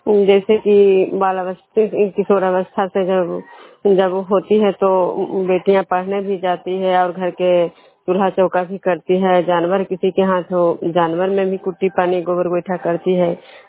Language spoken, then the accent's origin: Hindi; Vishnupur, Bihar, India